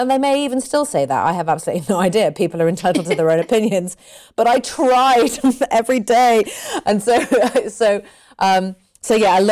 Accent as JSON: {"language": "English", "country": "United Kingdom", "said": "I'm British. British people, you know, I wouldn't class myself as typically British"}